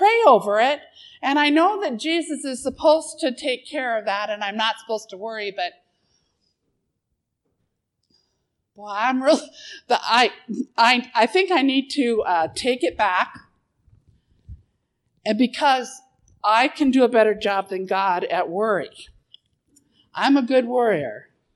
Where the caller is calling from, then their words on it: Marion, Iowa, United States; I come to you from Marion, Iowa.